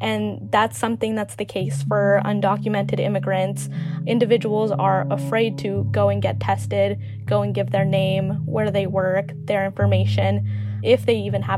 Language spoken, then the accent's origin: English; Nampa, Idaho, United States; I'm from Boise, Idaho, so I grew up in Nampa, which is about 20 minutes out, and it's a lot more rural. My high school was 50% Latino